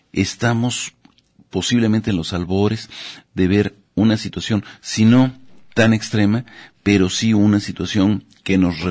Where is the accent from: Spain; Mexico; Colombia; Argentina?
Mexico; lo que nos pase en particular como mexicanos